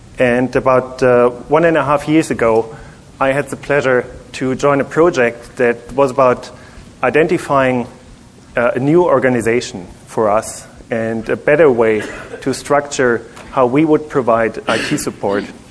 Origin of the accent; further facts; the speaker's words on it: Germany; I joined the company about 7-8 years ago, and I'm from Germany.